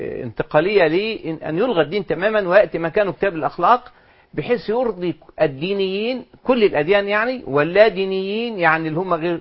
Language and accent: Arabic; Egypt; كان موجود موضوعات في اللغة الإنجليزية تصاغ عندنا في مصر وتعالج مشكلات اجتماعية